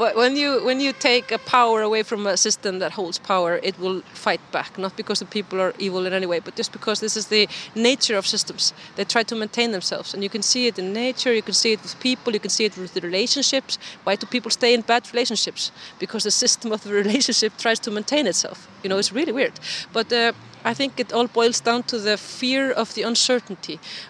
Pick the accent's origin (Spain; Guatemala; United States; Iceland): Iceland; I'm from Iceland.